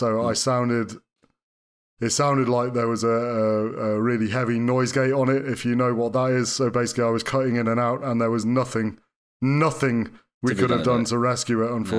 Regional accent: Wales, United Kingdom; also born or lived in Nottingham; I went to school in Britain, as Mike did. I was born in 1973, so I went to school in North Wales. I was born in Nottingham, and then I moved to North Wales.

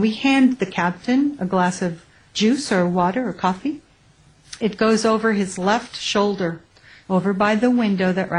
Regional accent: United States; I'm not left. I'm not right. I'm an American.

